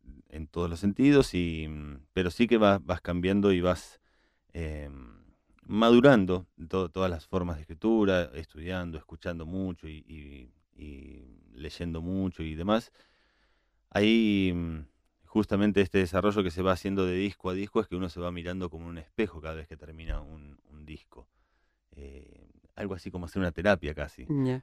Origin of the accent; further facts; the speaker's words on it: Argentina; Es la primera vez que me presento en España, sí, después de una larga carrera en mi país, en Argentina